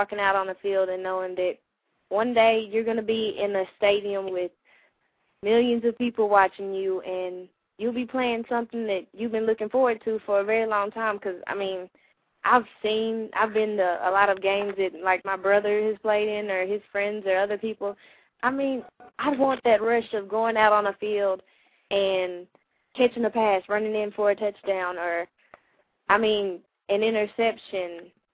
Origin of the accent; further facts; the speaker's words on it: Marshall, Texas, United States; also born or lived in Texarkana; I'm number 5, and I play wide receiver. I grew up in Texarkana, moved to Marshall when I was pretty little. And, I mean, I've been living here.